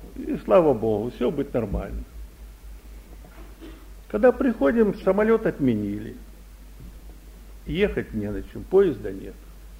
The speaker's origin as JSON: {"language": "Russian", "country": "Russia", "said": "Я из России."}